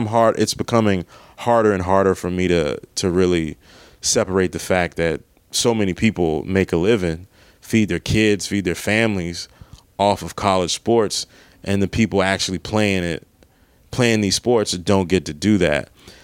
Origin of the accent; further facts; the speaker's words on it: Maryland, United States; Like, if you were in Maryland, my home state, there would be crabs around.